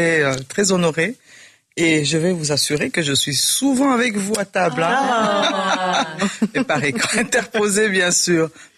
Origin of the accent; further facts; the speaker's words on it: Kinshasa, DR Congo; moi je venais de Kinshasa, du Congo, de Kinshasa